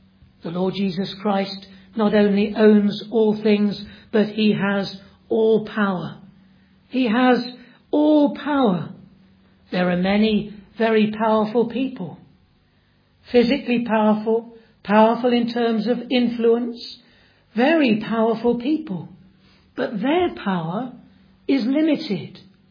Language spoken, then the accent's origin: English; United Kingdom; I'm assuming none of us here are American citizens. Because we're British citizens, we're outside of the sphere of his authority.